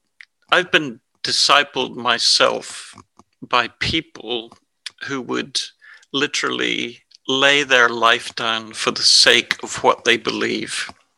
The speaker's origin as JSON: {"language": "English", "country": "Ireland", "said": "I'm an Irishman, married to Christine, who is Scottish, and we have an English son. I've been a follower of Jesus for over 50 years."}